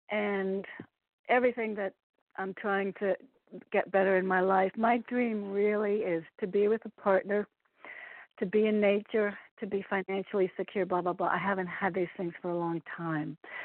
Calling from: Connecticut, United States; in Connecticut.

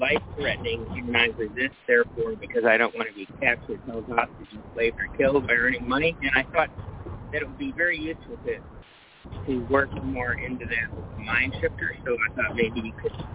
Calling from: St. Louis, Missouri, United States; Hello, Michael. … St. Louis.

